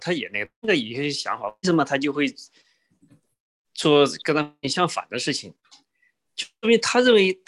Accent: China; moved away; 我就想到我经历的从国内过来的，从一开始从以前的状态，然后改革40年，然后现在国内虽然也是繁荣

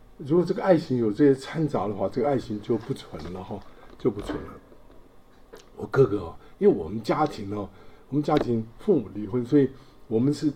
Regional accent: Taiwan; 因为我是台湾来的。我们台湾来是没有讲到这个彩礼啊，是没有这些东西的。

